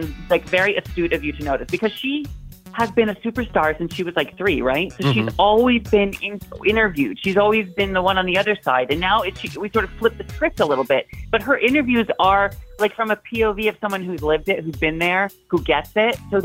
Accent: Washington, United States; You know, I grew up in Washington State.

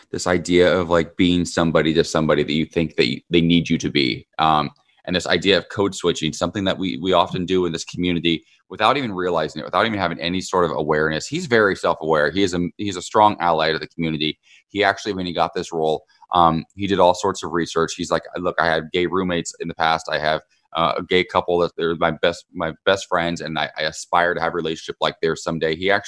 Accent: Ohio, United States; I still feel like I have to act a certain way when I go home to Ohio, to my hometown.

